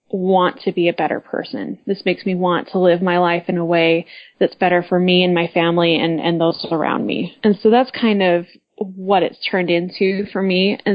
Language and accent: English; Genola, Utah, United States; I grew up in Genola, and we have a woman that lives out there who is really obsessed with the Martin and Willie Handcart companies.